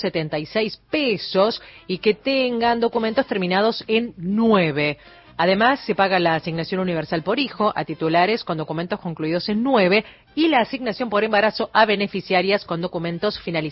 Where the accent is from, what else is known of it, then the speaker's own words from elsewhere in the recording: La Plata, Buenos Aires Province, Argentina; somos platenses